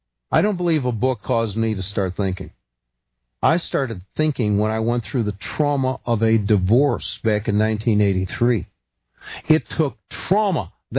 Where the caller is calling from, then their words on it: Oregon, United States; Roger's calling from Argentina. I'm calling from Oregon, and you are listening wherever you happen to be right now.